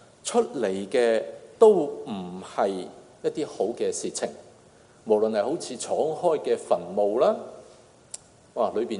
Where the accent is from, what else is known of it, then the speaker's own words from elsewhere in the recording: China; 我们中国人都说言者无意，是吧？